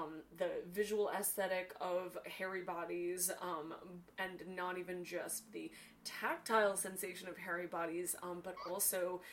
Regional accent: California, United States; because I'm also from Northern California

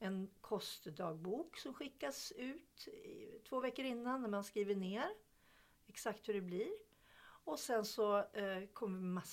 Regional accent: Sweden; Nej, jag är svensk, möjligen finsk anfader eller något.

